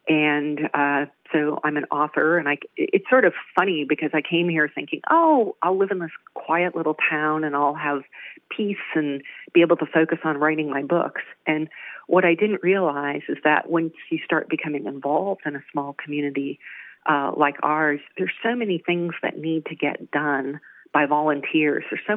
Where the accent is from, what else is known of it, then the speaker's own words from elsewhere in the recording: New England, United States; now in Port Orford, United States; I'm originally from New England, and I lived in a bunch of different places in the West.